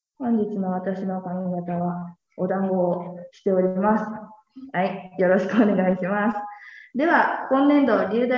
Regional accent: Kyoto, Japan; 出身は京都です。

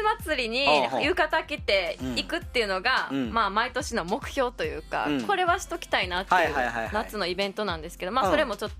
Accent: Kagoshima, Japan; まあ観光地といえばですよ、私の地元、はい、どこでしょうか。

